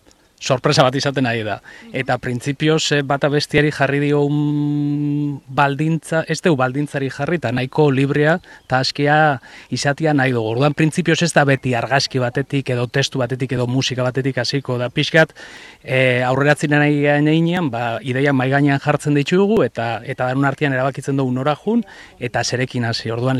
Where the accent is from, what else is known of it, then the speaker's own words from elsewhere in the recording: Elgoibar, Basque Country, Spain; now in Bilbao, Spain; ez gea bilbotarrak, ni Elgoibartarra naiz, bea Aindoaindarra, baina Bilbon bizi gea ni 2005etik